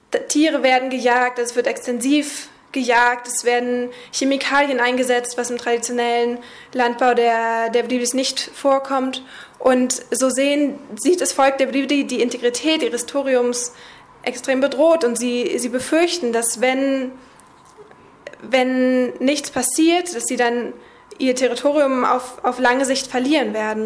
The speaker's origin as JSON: {"language": "German", "country": "Germany", "said": "Ich komme aus Deutschland"}